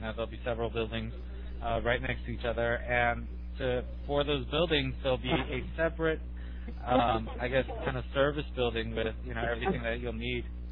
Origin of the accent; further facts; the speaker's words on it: Los Angeles, California, United States; Well, I'm from Los Angeles, and growing up in Los Angeles, you realize that Los Angeles has no public transportation